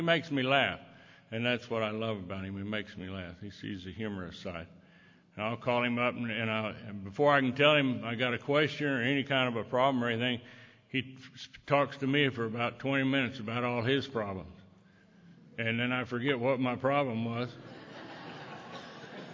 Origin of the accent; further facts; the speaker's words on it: Texas-Oklahoma panhandle, United States; I was born and reared in the Texas-Oklahoma panhandle, no man's land, out in kind of no man's land there.